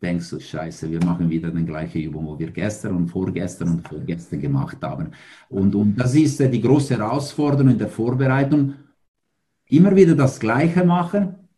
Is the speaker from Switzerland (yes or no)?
yes; Ticino, Switzerland; German is a second language; ich als nicht Deutsch sprechende oder als einer, wo Deutsche vor 20 Jahren lernen müsste und als Tessiner ist nicht die einfachste Sprache, immer noch.